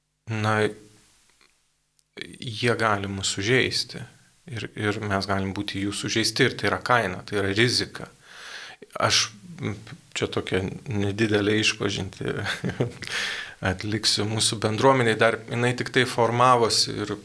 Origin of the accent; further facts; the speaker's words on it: Varėna, Alytus County, Lithuania; Aš iš Varėnos, jeigu ką tai.